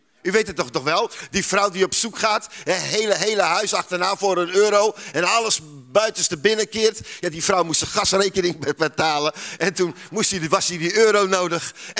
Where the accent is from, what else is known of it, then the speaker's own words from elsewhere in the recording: Zuidbroek, Groningen, Netherlands; een boer laat echt niet, en gelooft u mij, ik kom uit Zuidbroek, gelooft u mij, een boer doet dat niet. Niet in Groningen, niet in Friesland en niet in Drenthe.